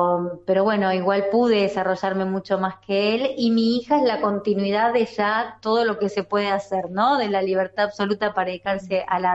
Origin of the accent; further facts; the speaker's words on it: San Fernando, Buenos Aires Province, Argentina; en los clubes de allá de Zona Norte, donde soy yo, de San Fernando, de Tigre, San Isidro.